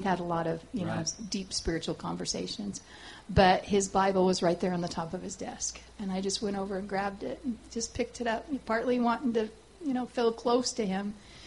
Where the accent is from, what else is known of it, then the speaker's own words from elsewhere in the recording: Colorado, United States; born there; also born or lived in Oregon; But I was born in Colorado, raised my kids in Oregon, so there's kind of a pattern there. I migrated from the cold to the mild, and I like the hot.